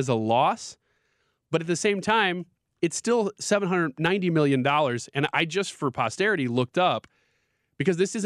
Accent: Illinois, United States; I'm not from St. Louis City. I'm from Illinois. I'm not even from the same state.

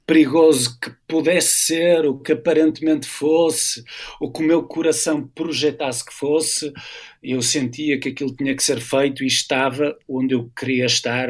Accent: Norte, Portugal; accent: northern Portuguese; adoro a minha cidade e adoro a Pronúncia do Norte.

